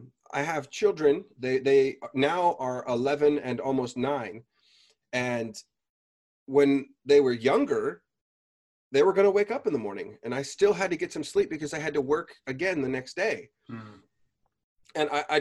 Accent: United States; as you know, I am American, I didn't read about the advanced course.

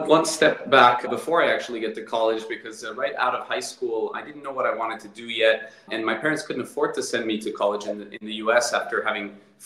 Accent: Bolivia; English is a second language; because I came from Bolivia, landlocked country.

